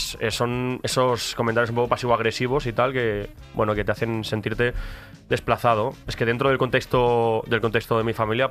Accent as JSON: {"language": "Spanish", "country": "Spain", "tie": "born there", "said": "sobre todo en mi familia negra, que es curioso porque... O sea, aparte de yo nací en España"}